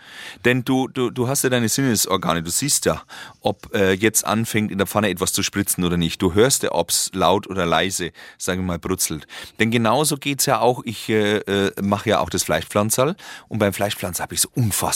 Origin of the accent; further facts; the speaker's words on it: Kulmbach, Bavaria, Germany; born there; now in Wirsberg, Germany; Ja. Ja, Franke, genau. Also gebürtig in Kulmbach.